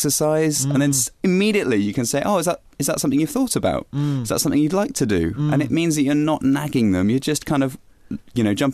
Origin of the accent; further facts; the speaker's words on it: Bristol, South West England, United Kingdom; now in Bath, United Kingdom; I grew up in Bristol